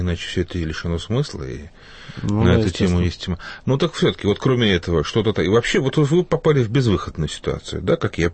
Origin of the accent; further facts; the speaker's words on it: Moscow, Russia; я сказала, что я из Москвы.